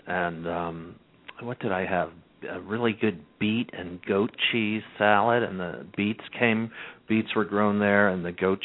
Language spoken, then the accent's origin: English; the South, United States; accent: Southern; now in New York, United States; I moved to New York. And by the time I arrived in New York, I had lost my Southern accent.